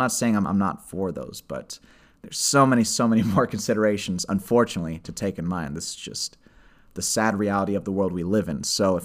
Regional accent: Austin, Texas, United States; because it shot in my hometown of Austin, and my mom didn't know that I booked it.

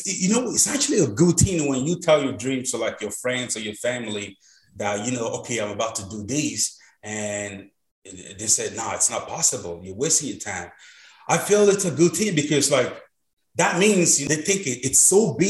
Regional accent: Connacht, Ireland; Growing up in Mayo as well

